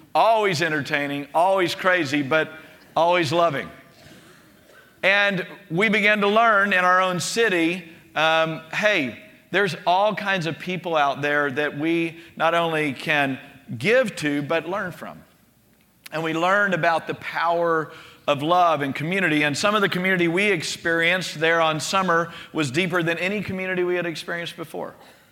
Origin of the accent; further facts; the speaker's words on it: Beaumont, Texas, United States; also born or lived in New Haven, Connecticut; I was born in New Haven, Connecticut, which is the Northeast. My parents are from that area, from the East Coast, and we moved to Beaumont, Texas, Southeast Texas, Cajun country, and country.